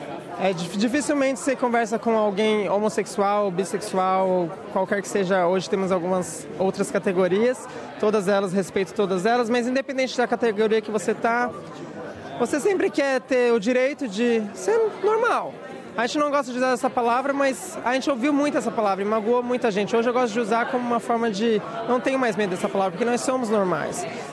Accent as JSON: {"language": "Portuguese", "region": "São Paulo", "country": "Brazil", "moved": "as an adult", "lives_now": "Sydney, Australia", "said": "Eu vou fazer 3 anos de Austrália. Vim de São Paulo, capital. Vai fazer 3 anos que eu estou aqui vivendo essa vida intensa."}